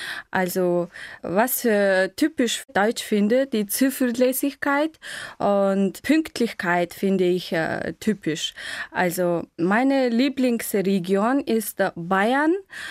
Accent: Mongolia; German is a second language; ich komme aus der Mongolei und ich bin im Jahr 1983 geboren und ich arbeite in der drittgrößten Stadt von der Mongolei als Deutschlehrerin seit 4 Jahren.

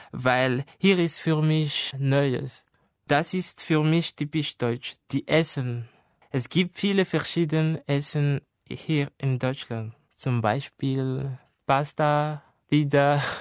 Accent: Madagascar; German is a second language; now in Germany; Ich komme aus Madagaskar. Ich bin 1997 geboren. Ich lerne Deutsch, weil ich möchte gern hier leben.

